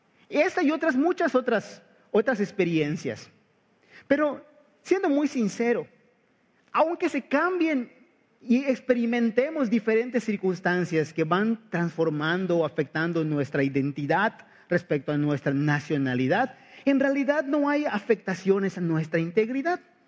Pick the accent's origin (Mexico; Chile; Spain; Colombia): Mexico; Somos mexicanos, ¿verdad? Porque nacimos en México, porque hablamos español y también porque practicamos algunas costumbres de los mexicanos.